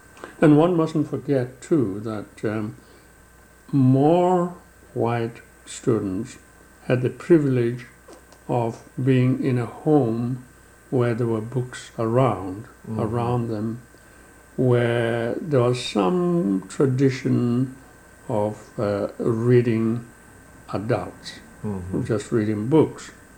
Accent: Edenville, South Africa; It was like that where I grew up in Edenville.

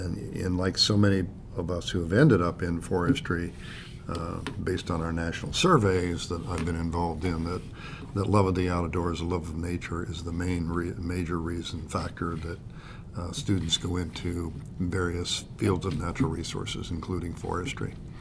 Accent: Pennsylvania, United States; ended up going to West Virginia University in Morgantown, which was only 50 miles south of my hometown, crossing the border and from Pennsylvania into West Virginia.

